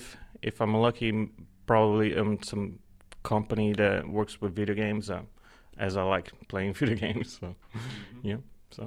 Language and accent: English; Brazil; born there; English is a second language; moved away as an adult; I was born in Brazil. I moved when I was 19. I'm almost 31 now.